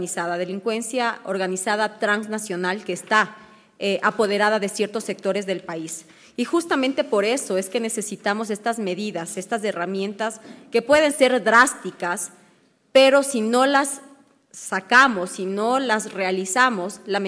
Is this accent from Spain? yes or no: no; Ecuador; todos somos ecuatorianos, estudiemos donde estudiemos, en el Ecuador o fuera del país